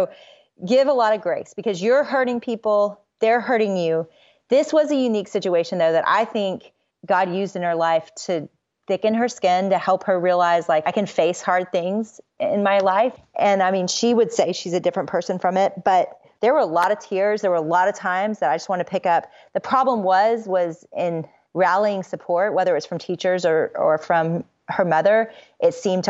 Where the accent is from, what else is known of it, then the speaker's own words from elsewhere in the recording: Little Rock, Arkansas, United States; also born or lived in Austin; now in Dallas, United States; and I grew up in Little Rock, Arkansas, and live now in Dallas, Texas. Just moved here from Austin.